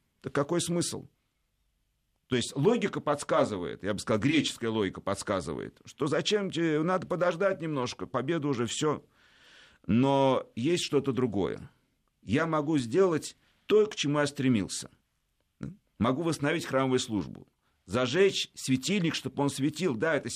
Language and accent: Russian; Moscow, Russia; в старой синагоге Марьиной Рощи, откуда я родом, можно сказать, как в еврейском смысле